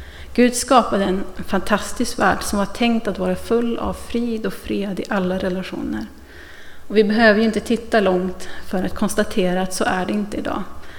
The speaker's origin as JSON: {"language": "Swedish", "region": "Norrland", "country": "Sweden", "accent": "Norrland", "said": "När jag började tappa min norrländska för några år sedan så hade jag en liten identitetskris."}